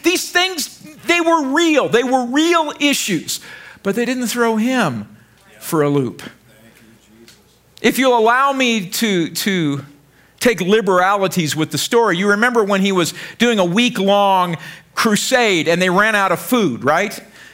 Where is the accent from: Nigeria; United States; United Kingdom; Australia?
United States; And I have great faith in the American people. I'm an American.